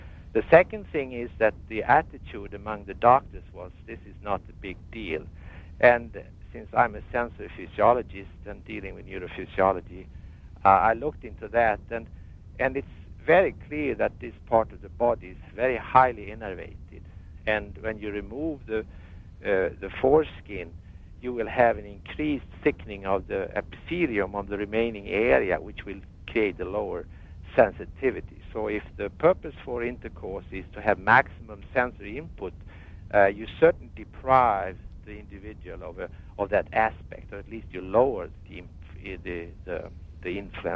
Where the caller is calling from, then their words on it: Madison, Wisconsin, United States; I'm calling from Madison. I'm a European here in this country, and I'm a professor at the university here and also a physiologist.